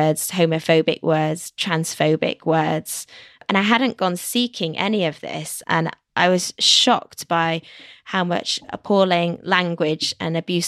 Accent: London, United Kingdom; From London.

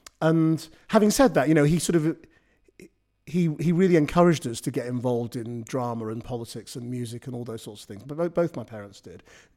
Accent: North West England, United Kingdom; I grew up in Lancashire.

